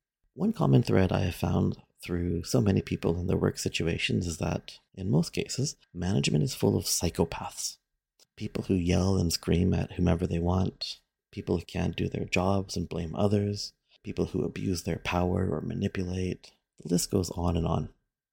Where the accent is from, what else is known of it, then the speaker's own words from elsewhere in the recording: Canada; And as a Canadian, I said once wise man very purposely.